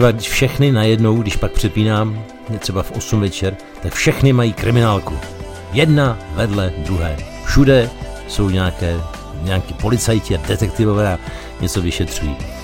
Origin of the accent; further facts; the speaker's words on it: Moravia, Czechia; Já jsem vyrůstal na Moravě a fakt si pamatuju zimy, kdy napadl třeba metr nebo metr a půl sněhu